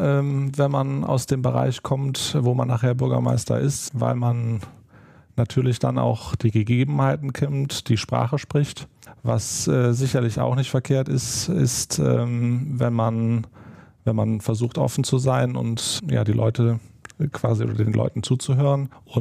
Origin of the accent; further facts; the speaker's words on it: Rech, Rhineland-Palatinate, Germany; Genau, ich bin aus Rech, bin da aufgewachsen und lebe schon mein gesamtes Leben in Rech.